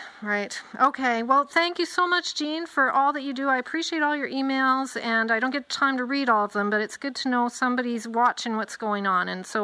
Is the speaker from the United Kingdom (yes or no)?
no; Canada; I'm going to call him that because I'm Canadian and I can do that.